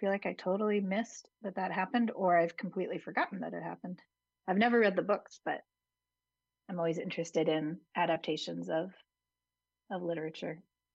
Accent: Hudson, New York, United States

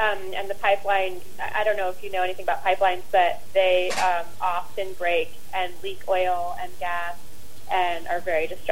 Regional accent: New York City, New York, United States; now in Old Chatham, United States; I'm actually from New York City, but I live in Old Chatham.

